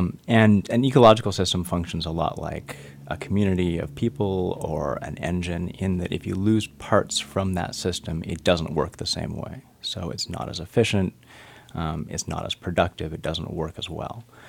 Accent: Petersburg, Alaska, United States; I grew up in Petersburg, and so that, you know, these are the types of systems that I grew up turning over rocks, playing around on the beach.

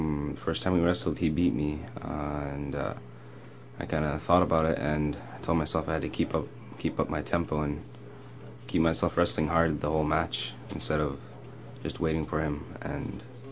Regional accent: Quinhagak, Alaska, United States; I'm from Quinnahock.

